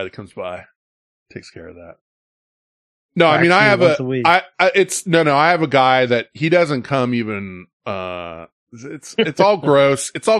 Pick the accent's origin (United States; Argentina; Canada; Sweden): United States; Minnesota; I'm from Minnesota, but I'm from Minnesota.